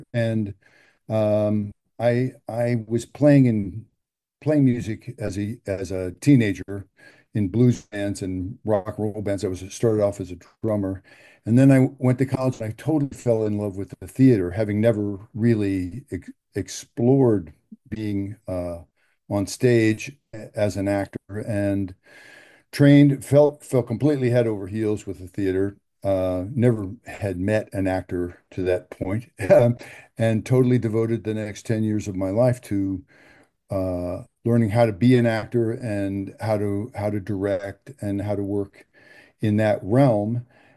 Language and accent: English; Midwest, United States; I grew up in the Midwest in the kind of the crosshairs, the vortex of soul music and rock and roll.